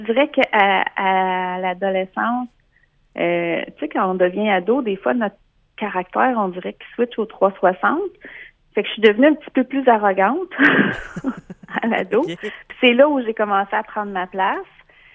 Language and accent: French; Déléage, Quebec, Canada; Non, je viens d'ici. En fait, je viens de Déléage, là, mais c'est tout près. Là, je viens d'ici, oui.